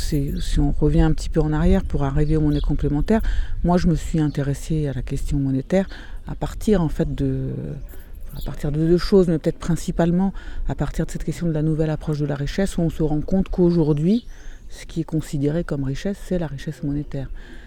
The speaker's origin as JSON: {"language": "French", "country": "Brazil", "moved": "as an adult", "lives_now": "France", "said": "je suis brésilienne, mais j'habite en France depuis bon nombre d'années. Voilà, j'ai trois enfants, j'habite en région parisienne"}